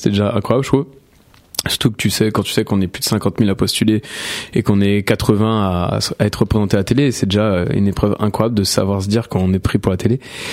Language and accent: French; Corbeil-Essonnes, Île-de-France, France; born there; Non, je suis né à Corbeil-Essonne.